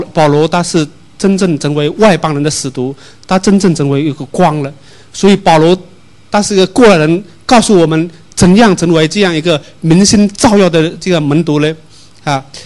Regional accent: Guangxi, China; now in Hong Kong; 我来自广西，来自永水，我来香港有三年多，差不多四年了，所以目前在香港生活了

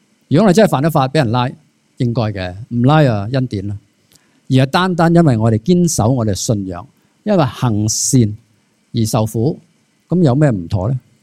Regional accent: China; 我哋中国人有句说话叫做平时唔烧香

